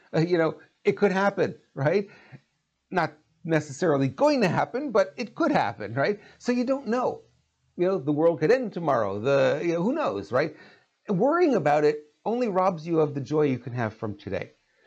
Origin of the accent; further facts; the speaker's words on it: Montreal, Quebec, Canada; I grew up in Montreal, I know winter, right?